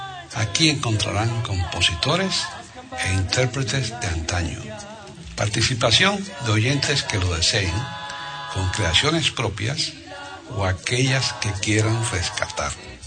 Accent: Havana, Cuba; born there; Se mudó para La Habana. Yo nací en La Habana.

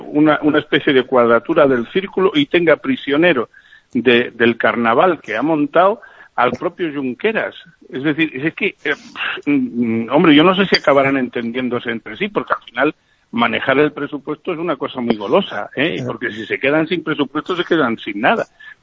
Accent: Catalonia, Spain; es que yo soy tan catalán como tú.

